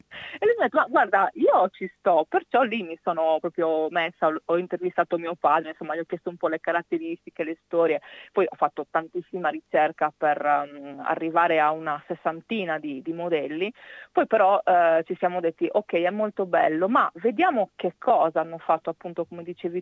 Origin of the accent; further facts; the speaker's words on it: Sardinia, Italy; io provengo da una famiglia che, come potrete sentire, sono sarda, quindi che aveva un'azienda, una ditta di autobus gran turismo.